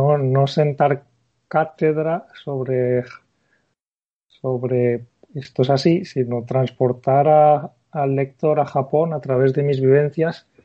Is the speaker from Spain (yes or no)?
yes; Spain; cuando vuelvo a España, a mi tierra, es cuando noto muchas cosas que cuando yo vivía allí, pues no notaba.